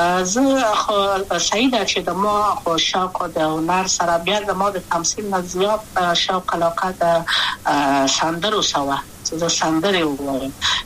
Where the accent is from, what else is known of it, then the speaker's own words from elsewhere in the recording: Kabul, Afghanistan; also born or lived in Maidan Wardak; د کابل په تختپل سیمه کې یم، او لویا شویم کابل کې یم.